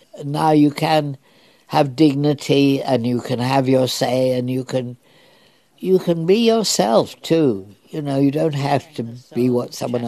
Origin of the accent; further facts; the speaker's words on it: Leeds, Yorkshire and the Humber, United Kingdom; I lived in Leeds with my mother. I'm a Yorkshire girl, and my parents.